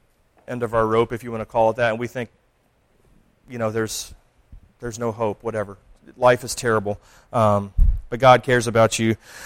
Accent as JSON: {"language": "English", "town": "Plain City", "region": "Ohio", "country": "United States", "tie": "born or raised there", "said": "So I grew up in Ohio. I was born in Plain City, Ohio."}